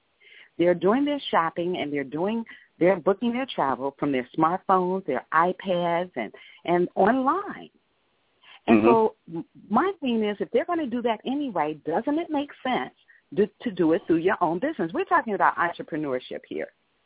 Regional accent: Chicago, Illinois, United States; But being here in Illinois, and I am an Illinoisan, and I'm a Chicagoan, and I love my city, I love my state

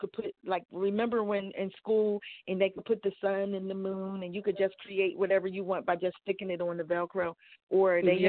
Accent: Bronx, New York, United States; Okay, Bronx in the house. I grew up in the Bronx, so I spent my summers here.

